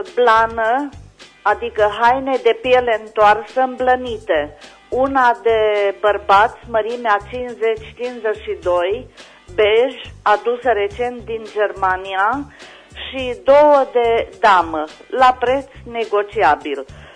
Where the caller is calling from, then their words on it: Anina, Caraș-Severin, Romania; sunt din Anina și aș vrea să vin cu un anunț